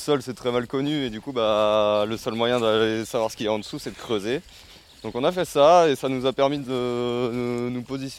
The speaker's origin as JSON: {"language": "French", "town": "Redon", "region": "Brittany", "country": "France", "said": "avec Manu, on est quand même issus du sud de Rennes. Enfin, à la base, on est originaire de Redon même."}